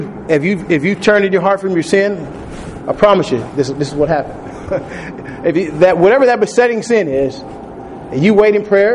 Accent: Texas, United States; So I'm from Texas. These big words like tarry, I don't get them off.

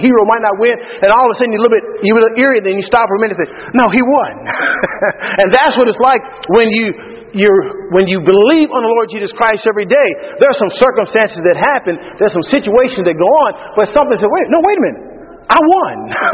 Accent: Texas, United States; I grew up in Texas where it was very hot.

